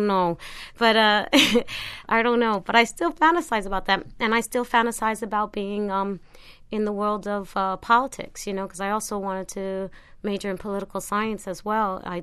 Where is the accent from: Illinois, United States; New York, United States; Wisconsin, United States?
New York, United States; Brooklyn; And that aspect of growing up in Brooklyn has stayed with me, is still with me.